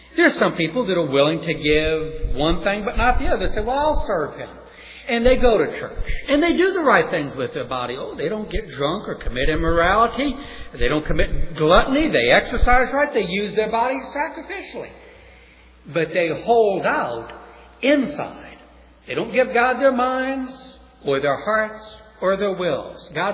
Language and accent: English; New Orleans, Louisiana, United States; Someone else says like the New Orleans of the Roman Empire, but I'm from New Orleans.